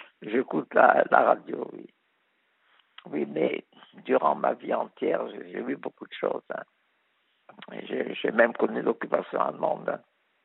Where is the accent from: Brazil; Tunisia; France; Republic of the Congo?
Tunisia; born there; Moi, je suis né en Tunisie.